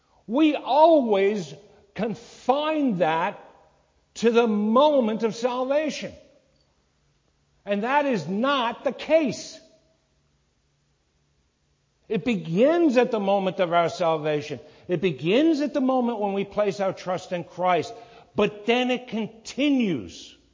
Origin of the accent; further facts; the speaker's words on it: New York, United States; I'm not a farmer. I'm from New York.